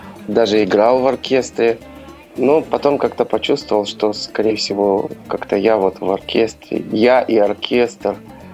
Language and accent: Russian; Yakutsk, Sakha Republic, Russia; moved away; Так как я уроженец города Якутска, то значит, я должен быть математиком.